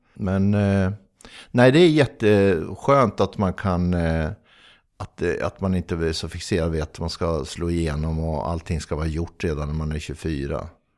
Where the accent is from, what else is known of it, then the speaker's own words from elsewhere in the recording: Norrköping, Östergötland, Sweden; born there; det står väl att jag är född i Norrköping